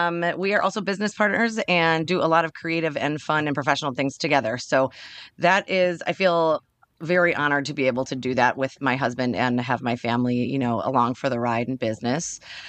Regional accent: Madison, Wisconsin, United States; So I grew up in Madison.

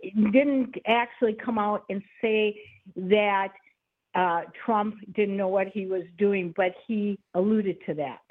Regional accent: United States; I'm not really a Republican or a Democrat. I'm an American, okay?

